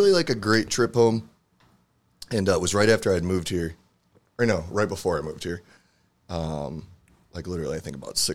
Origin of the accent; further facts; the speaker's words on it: Michigan, United States; so I grew up in Michigan and Flint is pretty close